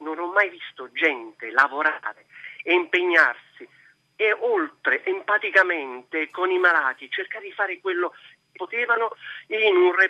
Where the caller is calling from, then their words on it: Naples, Campania, Italy; siamo da Napoli.